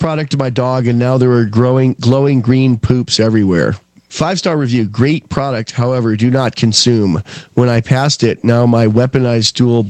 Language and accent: English; Alaska, United States; prehistoric life forms in a landlocked lakes around my hometown in Alaska.